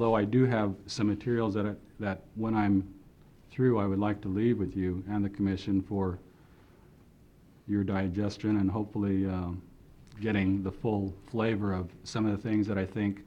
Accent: Juneau, Alaska, United States; also born or lived in Angoon; From Angoon, Alaska. I was born in Angoon. I was raised here in Juneau.

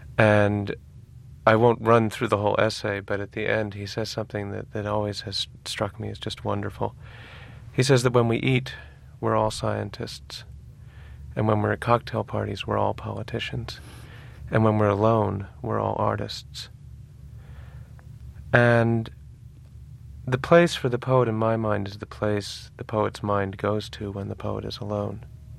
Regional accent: New York, United States; also born or lived in Vermont, United States; I grew up around New York, but I lived in Vermont for many, many years full-time

